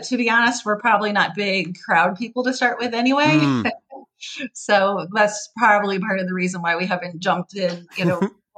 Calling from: Rhode Island, United States; I'm calling in from Rhode Island, which is the smallest state in the United States.

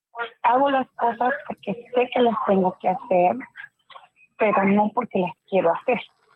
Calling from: Fountain Valley, California, United States; De Fountain Valley, California.

